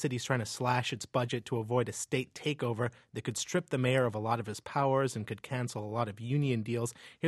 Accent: Detroit, Michigan, United States; We aired the program from WDET in Detroit on Tuesday. That's my hometown, so we've got a Detroit-centric back talk today.

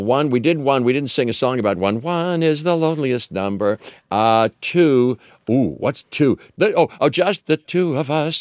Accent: Pittsburgh, Pennsylvania, United States; when you're growing up as a kid, as a boy, and I grew up in Pittsburgh, and you know, it can be tough.

